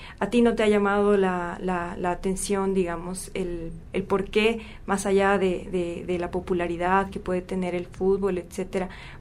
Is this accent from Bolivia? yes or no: yes; Bolivia; Mi hermano juega básquetbol allá en Bolivia, yo soy boliviana.